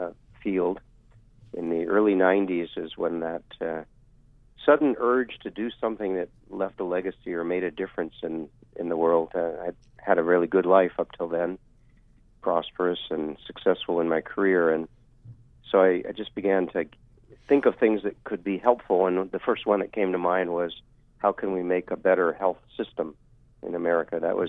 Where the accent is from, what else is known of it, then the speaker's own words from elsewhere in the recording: Connecticut, United States; also born or lived in Philadelphia / Pennsylvania; now in Hawaii, United States; I grew up in Connecticut and then in the high school years near Philadelphia, then back to New England for college, and after medical school back to Pennsylvania until God brought me here to Hawaii these last 4 years.